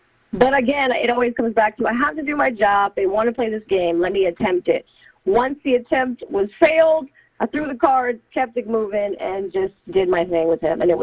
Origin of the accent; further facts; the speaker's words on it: California, United States; I definitely feel as though, because I'm from the Bay, it'd just be chill.